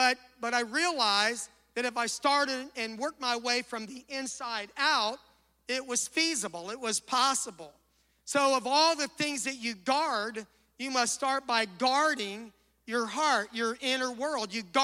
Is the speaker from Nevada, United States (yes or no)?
no; Florida, United States; And I was raised in South Florida, and I remember getting up one day, maybe going to school